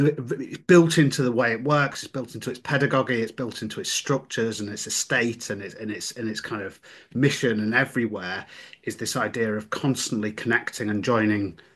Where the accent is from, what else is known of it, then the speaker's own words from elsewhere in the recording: Yorkshire and the Humber, United Kingdom; I'm a Yorkshireman and I love Yorkshire